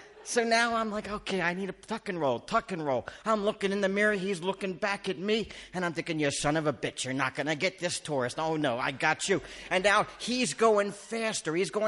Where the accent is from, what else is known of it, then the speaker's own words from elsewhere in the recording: Canada; no, Canadian. I'm from Canada.